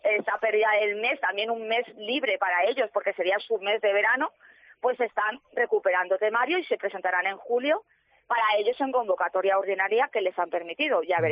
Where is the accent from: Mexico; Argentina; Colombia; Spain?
Spain; Paiporta, Valencian Community; Sí, nosotros somos de Paiporta.